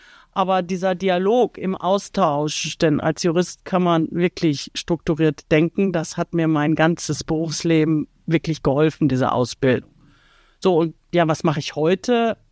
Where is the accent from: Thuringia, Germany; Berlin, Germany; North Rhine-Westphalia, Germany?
North Rhine-Westphalia, Germany; born there; ich bin Juristin, bin im Sauerland geboren, habe in Münster studiert, auch ungewöhnlich das ganze Studium in Münster.